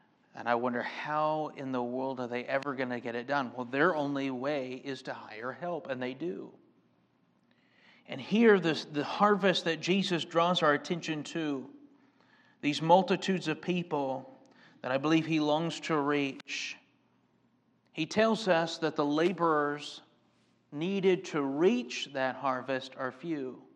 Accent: Michigan, United States; I'm from Michigan. My wife's from Wisconsin. So we are familiar with the North.

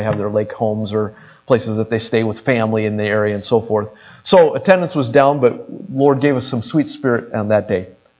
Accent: United States; As an American, forgive my sinfulness here.

